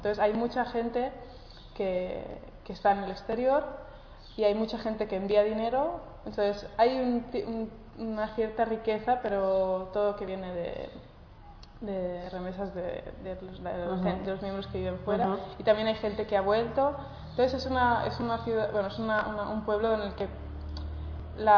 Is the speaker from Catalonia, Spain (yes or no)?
yes; Catalonia, Spain; first language Catalan; now in Senegal; Bueno, yo soy catalana y a mí cuando viene alguien extranjero y me hablan catalán en Cataluña